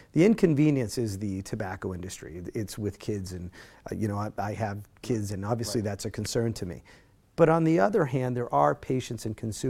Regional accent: Worcester, Massachusetts, United States; We did this because, well, I'm based in Worcester, and I'm from Worcester, the Worcester area.

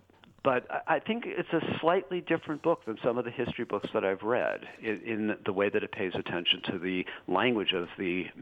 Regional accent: Boston, Massachusetts, United States; places like Massachusetts, for example, which actually is my home state. I'm from the Boston area.

